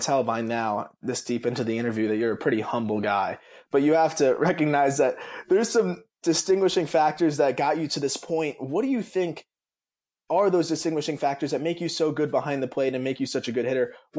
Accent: Florida, United States; Because I grew up in South Florida. Trust me, I know how brutal it can be, and I don't even have gear on.

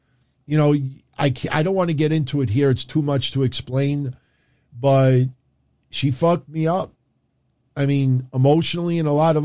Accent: New York, United States; So, and I'm from New York. And Mr. Gotti lived a couple of blocks from here.

